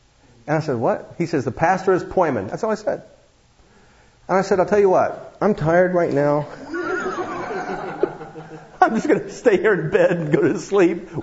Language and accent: English; Ohio, United States; I'm from Ohio. I like to watch Ohio State University football on TV.